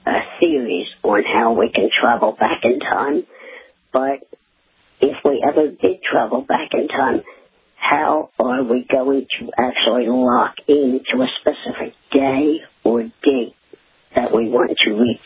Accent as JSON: {"language": "English", "town": "Warrington", "region": "Pennsylvania", "country": "United States", "said": "I am from Warrington, Pennsylvania, and I listen to you on KNSI Radio."}